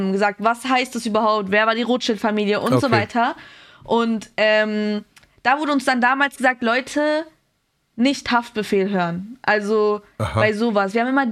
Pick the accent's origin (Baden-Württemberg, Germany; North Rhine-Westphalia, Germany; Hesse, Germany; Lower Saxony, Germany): Hesse, Germany; Offenbach am Main; Ich bin ja aus Offenbach am Main. Also ich bin von da, wo